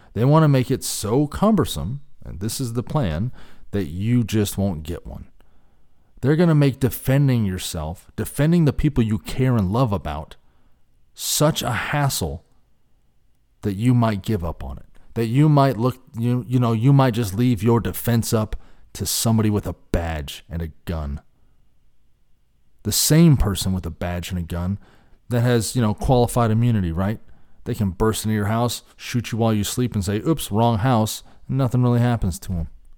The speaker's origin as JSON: {"language": "English", "town": "San Jose", "region": "California", "country": "United States", "tie": "born or raised there", "said": "my hometown where I was raised, San Jose, California."}